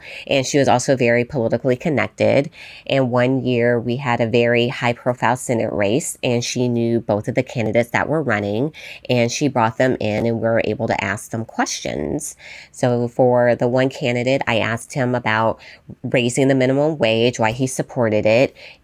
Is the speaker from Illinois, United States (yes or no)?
no; Las Vegas, Nevada, United States; And growing up in Las Vegas, Nevada, even at the time, there were not a lot of women of color who were elected officials.